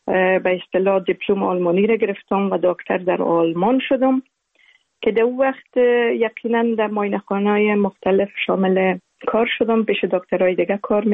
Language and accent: Persian; Kabul, Afghanistan; born or raised there; also born or lived in Uruzgan / Zabul / Maymana